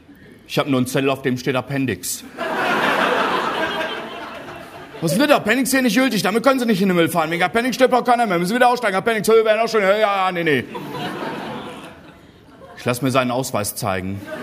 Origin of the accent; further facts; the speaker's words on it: North Germany, Germany; Ich sage, ich bin eigentlich aus Norddeutschland.